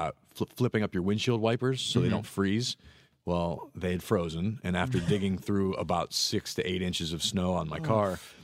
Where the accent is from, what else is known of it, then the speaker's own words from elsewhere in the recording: Pittsburgh, Pennsylvania, United States; now in Florida, United States; I'm from Pittsburgh. I grew up in the cold, but I've been in Florida for the last three and a half years